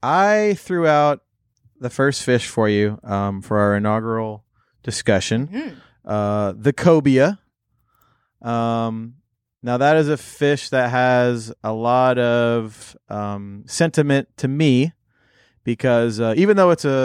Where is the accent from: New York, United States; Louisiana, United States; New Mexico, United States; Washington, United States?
Louisiana, United States; Houma; It's in Cocodrie, Louisiana, which is right along the Gulf, south of my hometown of Houma.